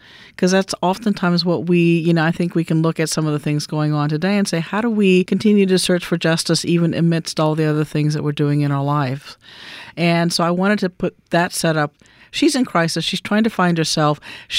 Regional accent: Mississippi, United States; growing up in Mississippi, you know, looking back at some of the past of Mississippi and growing up in there

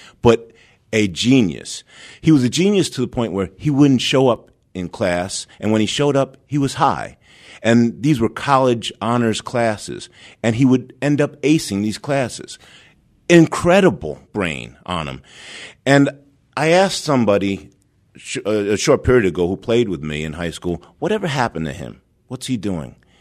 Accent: New York, United States; I'm a New Yorker, so I was in New York, and my neighborhood was plagued by the crack epidemic.

